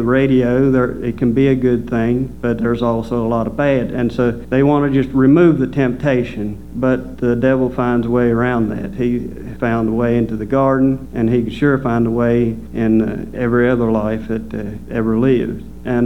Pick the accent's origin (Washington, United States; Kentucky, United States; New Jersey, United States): Kentucky, United States; Columbia; also born or lived in Delaware; I was born in Delaware, and I think I was 6 when we moved to Columbia, Kentucky, and then about 10 years ago we moved over here. But growing up in Delaware, it's really a fast-growing.